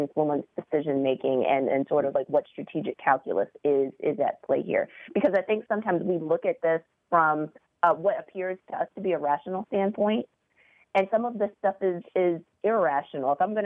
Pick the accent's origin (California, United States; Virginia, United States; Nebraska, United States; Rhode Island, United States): Virginia, United States; Well, Heather, I'm from Virginia, and so you think about Prince Edward County.